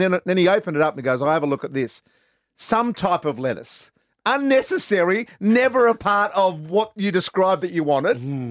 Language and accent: English; Australia; Keep it simple. We're Australian. We don't want it fancy.